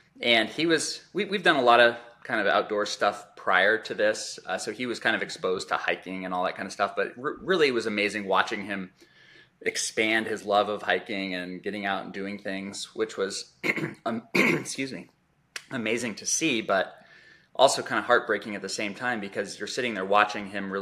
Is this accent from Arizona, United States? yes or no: yes; Arizona, United States; We are from Arizona. So we wanted to see different things than we're used to in the desert Southwest.